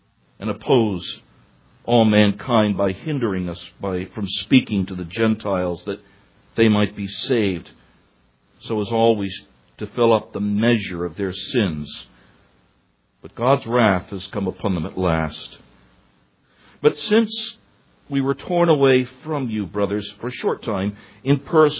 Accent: New York, United States; I'm from New York. I get suspicious of these things put in front of me.

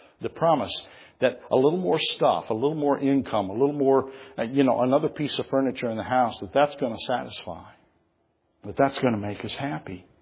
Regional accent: New Mexico, United States; But I grew up in New Mexico. We don't have a football tradition at all.

